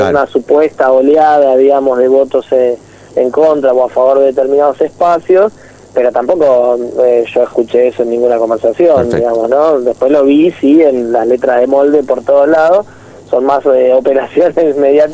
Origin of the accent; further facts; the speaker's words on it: San Martín, Buenos Aires Province, Argentina; Yo soy de San Martín